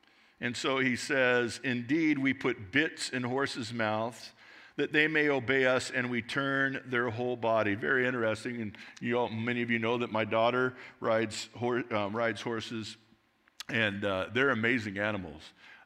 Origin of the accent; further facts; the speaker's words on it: Glendora, California, United States; I'm from Southern California, and in fact, the area that I grew up in Glendora, California